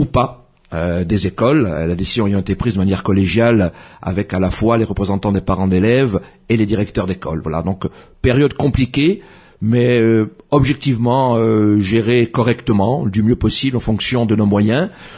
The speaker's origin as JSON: {"language": "French", "town": "Calvi", "region": "Corsica", "country": "France", "tie": "born there", "said": "donc je suis né à Calvi"}